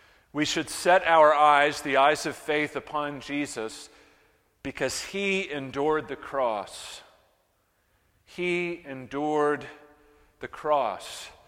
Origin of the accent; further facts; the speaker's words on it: New Hampshire, United States; As a boy, I grew up in New Hampshire, so north of Pike County, north of Jackson. Keep going, you get to Canada, turn around, and you get to New Hampshire.